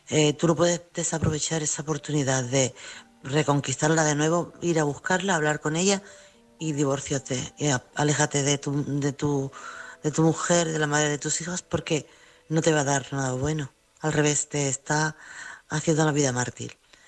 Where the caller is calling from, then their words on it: Chiclana, Andalusia, Spain; corresponsal de Chiclana.